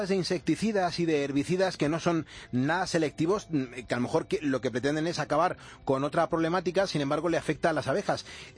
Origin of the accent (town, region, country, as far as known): Spain